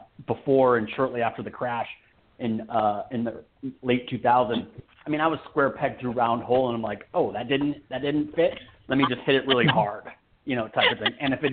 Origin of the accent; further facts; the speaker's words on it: Michigan, United States; And I was just like, I'm from Michigan. I'm over this, you know